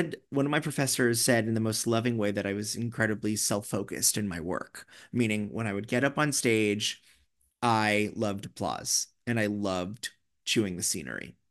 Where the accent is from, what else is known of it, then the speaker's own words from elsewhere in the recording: New York, United States; And yes, I'm such a New Yorker.